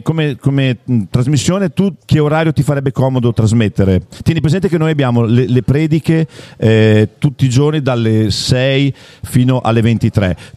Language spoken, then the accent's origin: Italian; Milan, Lombardy, Italy; Infatti io non sono di Barletta, io sono di Milano.